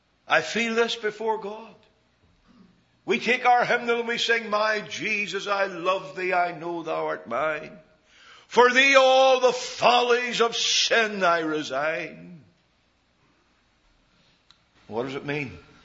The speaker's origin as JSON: {"language": "English", "region": "Northern Ireland", "country": "United Kingdom", "tie": "born or raised there", "said": "as a young Christian growing up in Northern Ireland"}